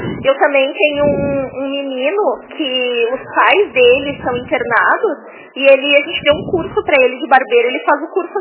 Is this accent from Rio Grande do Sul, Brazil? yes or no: yes; Rio Grande do Sul, Brazil; moved away as an adult; eu sou do Rio Grande do Sul, tá? Fazem 2 anos que eu moro aqui.